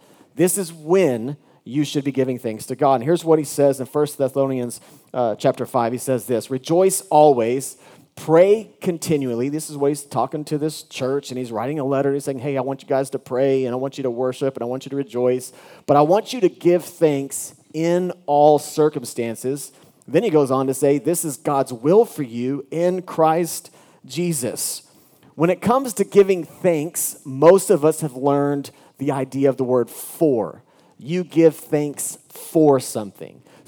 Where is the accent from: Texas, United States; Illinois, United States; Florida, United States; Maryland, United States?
Texas, United States; Dallas; But I'm originally from Dallas, Texas